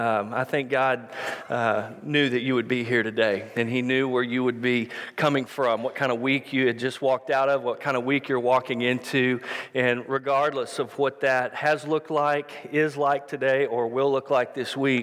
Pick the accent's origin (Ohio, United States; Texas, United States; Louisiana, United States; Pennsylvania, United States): Texas, United States; Waco; I grew up in Waco, and every Monday night, the last 2 years of my high school career